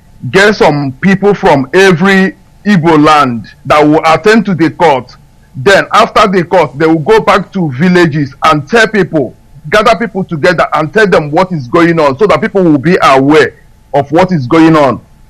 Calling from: Liverpool, North West England, United Kingdom; I'm calling from Liverpool, United Kingdom.

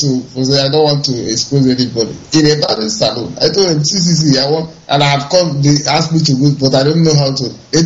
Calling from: Dakar, Senegal; I'm calling from Dakar, Senegal.

